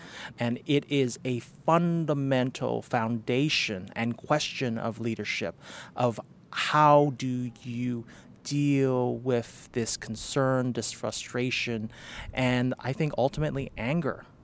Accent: Canada; being Canadian

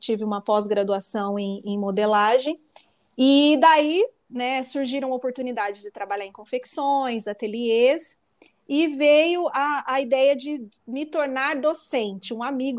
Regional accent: Santa Bárbara d'Oeste, São Paulo, Brazil; Eu sou de Santa Bárbara do Oeste, uma cidade assim relativamente pequena comparado a grandes cidades, mas é uma cidade bem desenvolvida e é um polo têxtil

